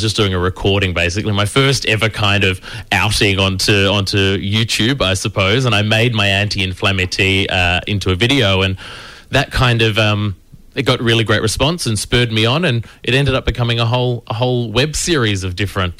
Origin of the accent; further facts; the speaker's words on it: Western Australia, Australia; also born or lived in Melbourne; I grew up in Wheatbelt WA, kind of deep WA, on a farm out there, population like a couple of hundred people, very, very remote, fantastic place to grow up. But I've since lived, my family's in Perth now, and I actually spent 5 or 6 years living here in Melbourne